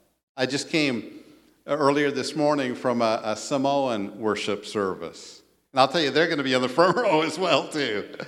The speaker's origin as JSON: {"language": "English", "country": "United States", "lives_now": "China", "said": "Now, I love the fact that I'm an American, and I thank the Lord for that."}